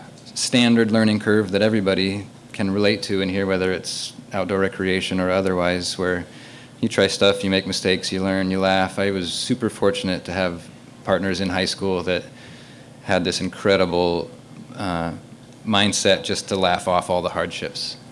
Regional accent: McGrath, Alaska, United States; I grew up in McGrath, and it's river culture there. And in the winters, it was snow machines and dog sleds to get to the cabin. And in the summer, it's a riverboat. So just sort of growing up in wilderness.

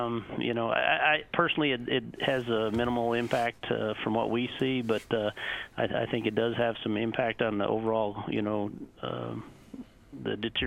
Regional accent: Northeast, United States; now in Anchorage, United States; I was raised in the Northeast, but you see the same issues.

